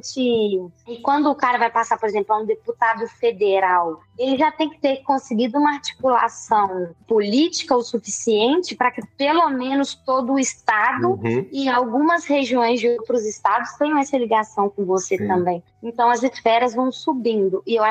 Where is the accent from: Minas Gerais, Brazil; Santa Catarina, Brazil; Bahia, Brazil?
Minas Gerais, Brazil; Belo Horizonte; Pô, eu sou da Vila Semig, o outro é do Morro das Pedras